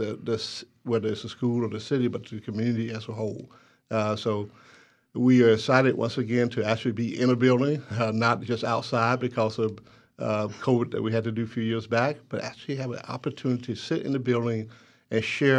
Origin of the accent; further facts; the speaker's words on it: Selma, Alabama, United States; from Selma, Alabama. Okay. Where, you know, if there's a threat of snow, we shut down the state.